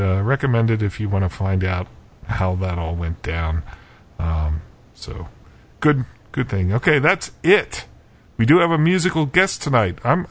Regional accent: Pennsylvania, United States; I can't say I grew up in Boston. I grew up in outside of Philadelphia, but we heard about Boston. Of course, now that I've been up here for just about 20 years

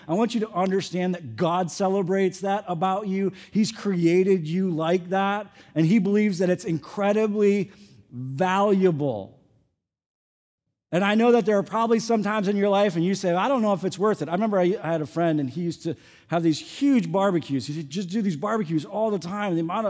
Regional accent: Midwest, United States; Now, I come from the Midwest. I grew up on a farm in the Midwest, okay?

